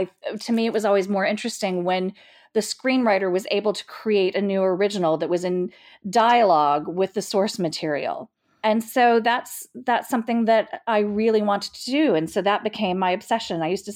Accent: Texas, United States; Well, I grew up in Texas, as you said. I was an only child, and I was a voracious reader.

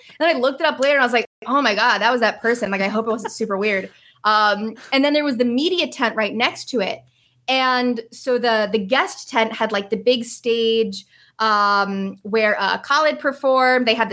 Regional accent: New Jersey, United States; And I grew up in New Jersey.

